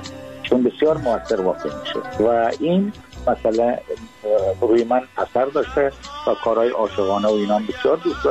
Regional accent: Afghanistan

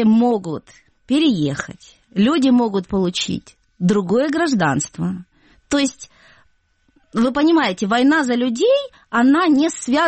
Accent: Abkhazia, Georgia; я сама из Абхазии.

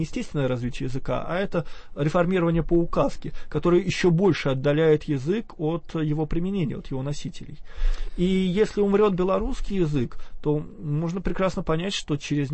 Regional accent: Moscow, Russia; born there; Я считаю себя русским человеком, я родился в Москве.

